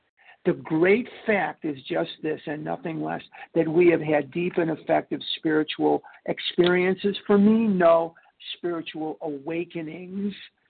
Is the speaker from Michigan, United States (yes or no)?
no; Scottsdale, Arizona, United States; now in Arlington Heights, United States; I'm from Scottsdale, Arizona, but I'm currently in Arlington Heights, Illinois, across from Poop Park.